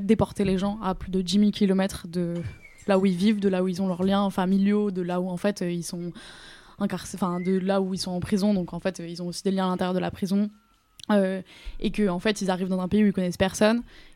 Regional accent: New Caledonia; Malgré ce qu'il se passe chez nous en Kanaky, c'est comme ça, c'est le combat.

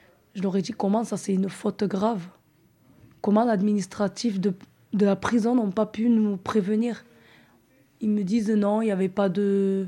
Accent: Paris, Île-de-France, France; Moi, je suis de Paris. Je suis descendue.

